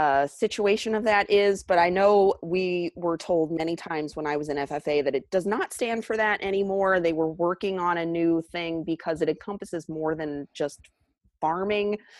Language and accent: English; Ohio, United States; So I grew up in Ohio, central Ohio, and my first gardening experience, I was a child who thought she was an adult.